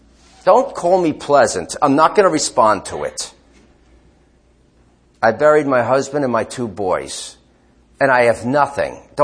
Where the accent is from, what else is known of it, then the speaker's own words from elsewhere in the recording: Cranford, New Jersey, United States; I didn't grow up very far from here. I grew up in Cranford.